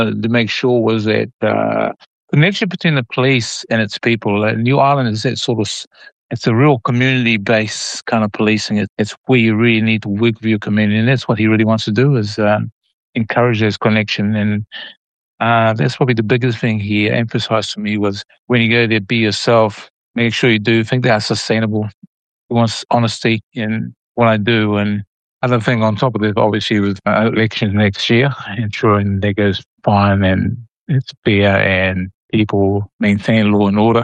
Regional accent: Auckland, New Zealand; also born or lived in Tonga; I was born in Tonga. I was 6 when my family moved to New Zealand. We settled in Auckland, so my schooling and my career and work have all been in New Zealand.

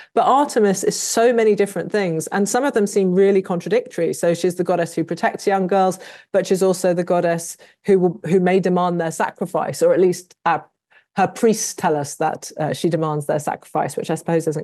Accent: Birmingham, West Midlands, United Kingdom; But that's because I grew up in Birmingham in the Midlands in England, and there's nothing dangerous there at all.

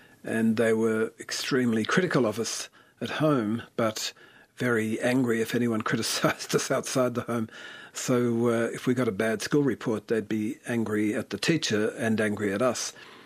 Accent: Devonport, Tasmania, Australia; It was idyllic for a kid. I mean, we just wandered and explored and adventured all day long. There was a ferry you could catch across the river and go to North Devonport, which we did quite often.

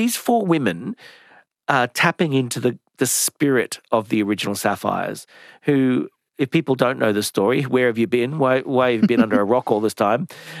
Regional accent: Brisbane, Queensland, Australia; Oh, not much really, because I grew up in Brisbane.

